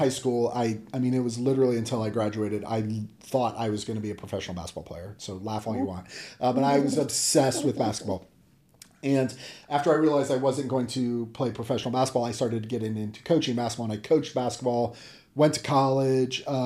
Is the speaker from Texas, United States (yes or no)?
no; Ohio, United States; we're both hillbillies from Ohio. We did not have a lot of money.